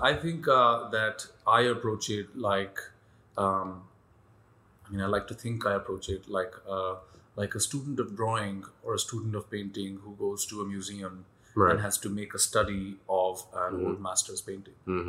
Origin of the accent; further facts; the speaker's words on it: Lahore, Punjab, Pakistan; I grew up in Lahore in Pakistan.